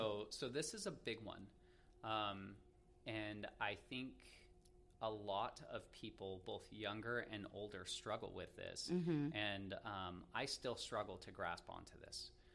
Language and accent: English; Elma, Washington, United States; So I went to high school in Elma, Washington.